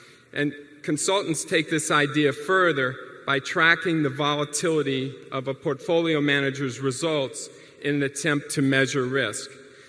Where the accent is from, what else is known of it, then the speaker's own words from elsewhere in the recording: Los Angeles, California, United States; from Los Angeles.